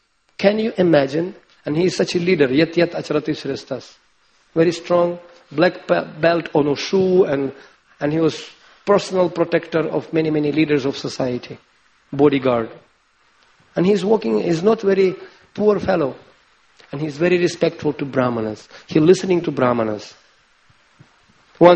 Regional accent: Nepal; We came from Nepal. And in Nepal, is country known as a Gorkha.

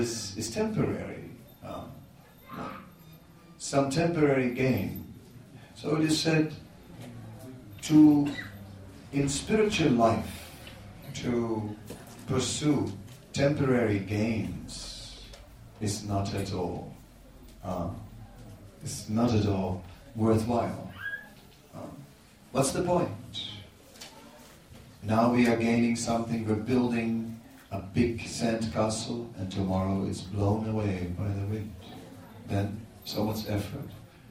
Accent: Netherlands; So where I'm from, there are no dead bodies lying on the street. I'm from the Netherlands. We don't have that in the Netherlands.

